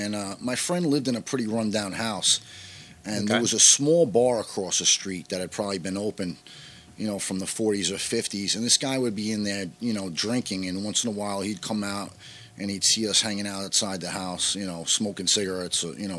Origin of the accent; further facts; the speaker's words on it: Queens, New York, United States; Originally, I'm from Jackson Heights, Queens.